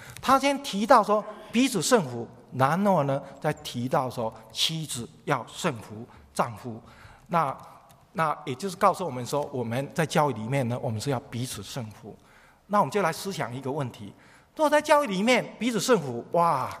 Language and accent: Chinese; China; 对我们中国人来讲